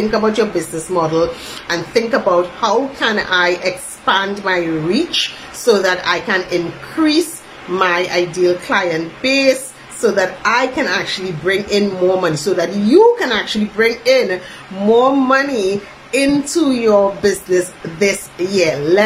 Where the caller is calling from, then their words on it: Trinidad & Tobago; And I'm speaking from Trinidad and Tobago, but I also know that I've had clients in Barbados do this.